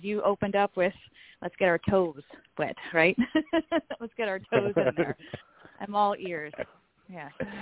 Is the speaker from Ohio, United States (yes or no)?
yes; Lordstown, Ohio, United States; I'm from Lordstown, Ohio.